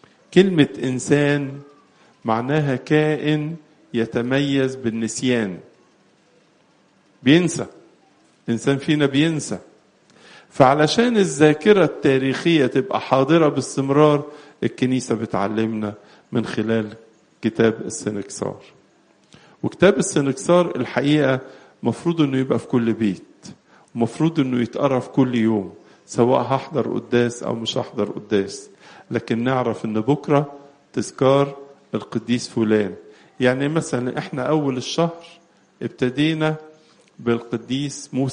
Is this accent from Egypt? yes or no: yes; Egypt